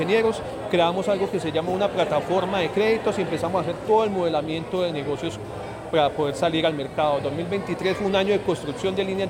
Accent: Santander, Colombia; Soy totalmente santandereano

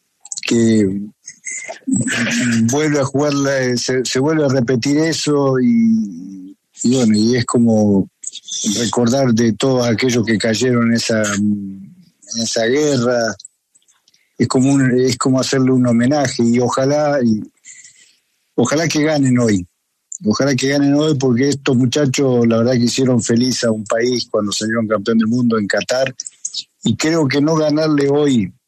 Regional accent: Argentina; la verdad que ya como argentino me da, me ya cansa un poquito, ¿no?

